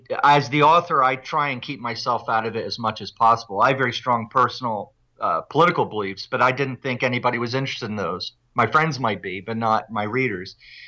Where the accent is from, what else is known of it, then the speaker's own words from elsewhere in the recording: New Jersey, United States; moved away as an adult; also born or lived in New York; now in Calgary, California, United States; I grew up in New Jersey. I lived in New York for 7 years and left soon after the World Trade Center attacks. I was married to a Canadian woman, and we moved here.